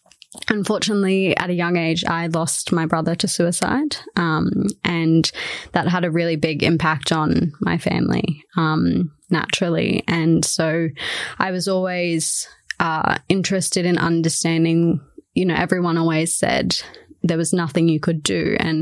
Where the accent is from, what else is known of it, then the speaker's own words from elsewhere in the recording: Shellharbour, New South Wales, Australia; So I moved here from Shell Harbour, which is on the east coast of Australia, about 40 minutes south of Wollongong.